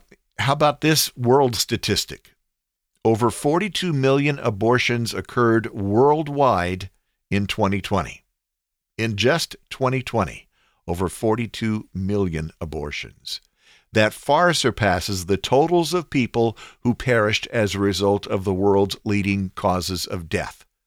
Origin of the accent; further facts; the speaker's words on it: United States; Yes, I am an American, so I care deeply what happens here